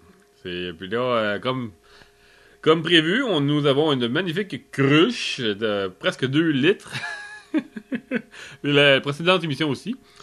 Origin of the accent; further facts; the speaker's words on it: Quebec, Canada; Et il vient tout juste de sortir, nous, chez nous, au Québec.